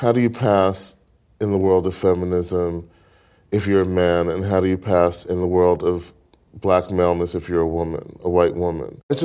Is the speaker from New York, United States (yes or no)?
yes; Brooklyn, New York, United States; I grew up in Brooklyn as well